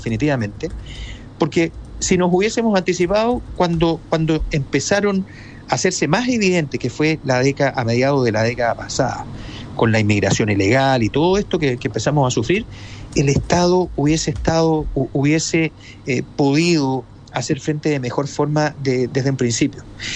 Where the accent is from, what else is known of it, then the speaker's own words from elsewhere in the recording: Chile; Eso fue un error que cuesta perdonarlo como chileno